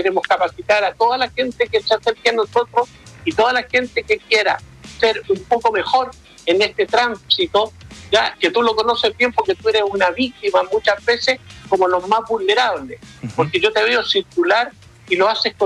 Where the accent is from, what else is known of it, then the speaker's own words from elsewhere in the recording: Chile; Nosotros tenemos el orgullo como chilenos de ser parte de Mayo Amarillo.